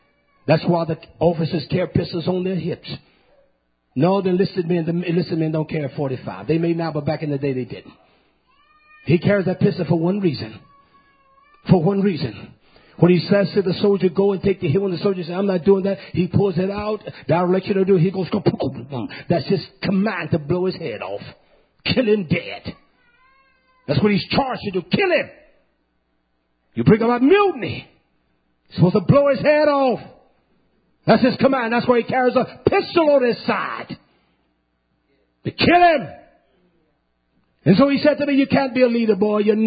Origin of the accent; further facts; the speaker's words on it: North Carolina, United States; I'm from North Carolina, from a country little town.